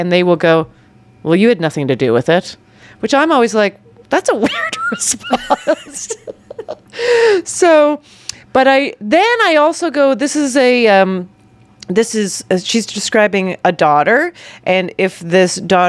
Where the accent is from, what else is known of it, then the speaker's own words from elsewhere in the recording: Canada; Also, I grew up in Canada.